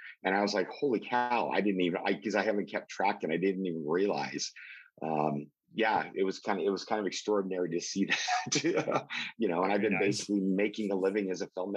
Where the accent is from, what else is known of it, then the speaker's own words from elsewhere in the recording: Los Angeles, California, United States; I grew up in Los Angeles with a family that absolutely loved movies.